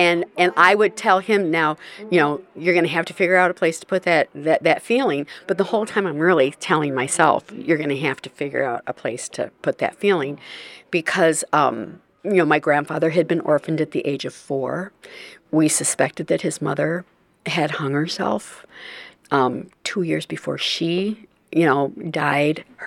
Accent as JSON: {"language": "English", "town": "Crete", "region": "Illinois", "country": "United States", "said": "I'm from Crete, Illinois."}